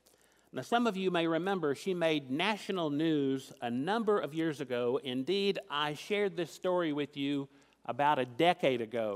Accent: Tennessee, United States; to use a term I knew growing up in Tennessee

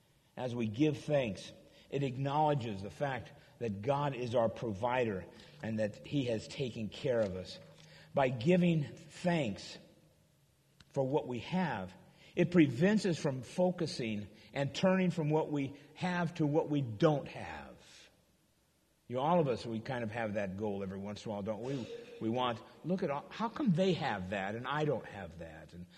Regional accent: Arizona, United States; now in San Diego, United States; "Hey, I'm from Arizona. I believe I have died and gone to heaven prematurely. I love San Diego.

